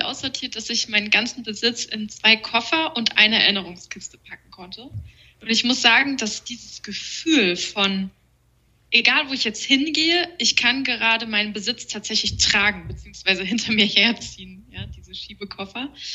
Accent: Erfurt, Thuringia, Germany; ist schon auf jeden Fall einfach meine Heimat

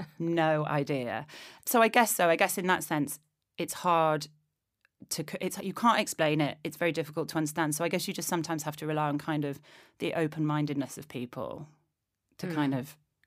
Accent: Yorkshire and the Humber, United Kingdom; because I'm also from Yorkshire

